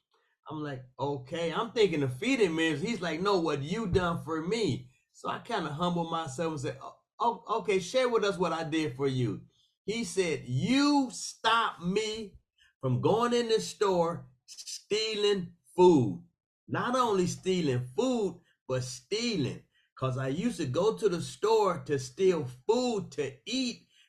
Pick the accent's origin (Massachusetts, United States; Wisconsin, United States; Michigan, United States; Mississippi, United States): Michigan, United States; Detroit; I'm from Detroit, Michigan.